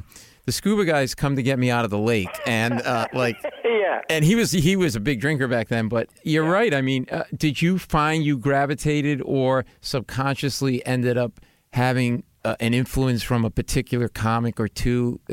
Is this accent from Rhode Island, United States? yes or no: yes; Providence, Rhode Island, United States; Oh, they had a Zayers in my hometown in Providence.